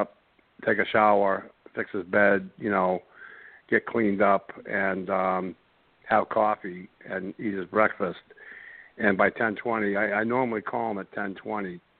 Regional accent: Tewksbury, Massachusetts, United States; now in San Antonio, United States; I'm from San Antonio, originally from Tewksbury, Massachusetts, is where I lived most of my life.

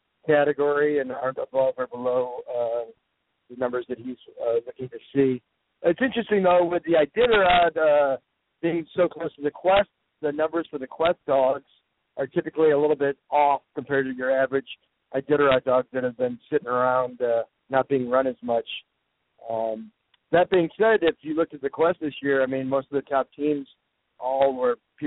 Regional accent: Tok, Alaska, United States; I'm from Tok, one of the coldest spots in Alaska, so 50 below, I'm used to that.

